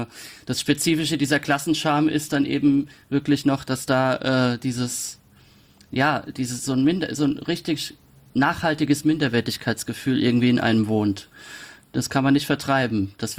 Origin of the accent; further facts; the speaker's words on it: Rhineland-Palatinate, Germany; Ich komme aus der Pfalz, eine Gegend, in der man sich ausschließlich im Dialekt ausdrückt, im privaten Kontext. Ich konnte das natürlich gar nicht.